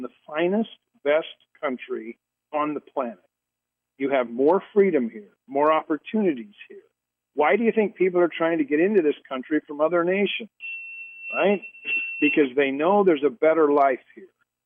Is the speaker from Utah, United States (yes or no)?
yes; Utah, United States; I was raised out in Utah.